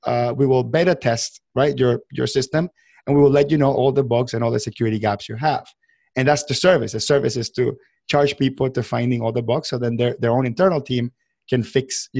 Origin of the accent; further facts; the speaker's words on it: Venezuela; English is a second language; My home country, Venezuela, has had big issues with the economy over the years.